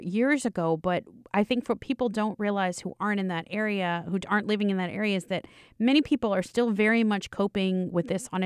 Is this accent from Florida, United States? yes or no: yes; Miami, Florida, United States; I grew up in Miami, so Hurricane Andrew happened when I was in high school.